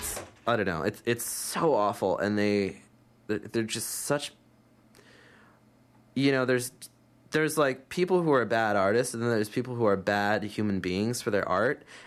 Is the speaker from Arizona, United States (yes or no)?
no; California, United States; So I'm from the Bay Area, and that's where … sort of came out of.